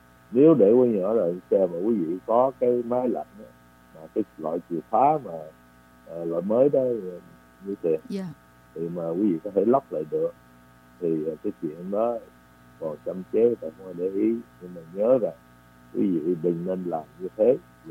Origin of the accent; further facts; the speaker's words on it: Texas, United States; mình dân Texas mà trời nắng thì mình giống như mấy người ở bên sa mạc Ả Rập nó trời cát cả.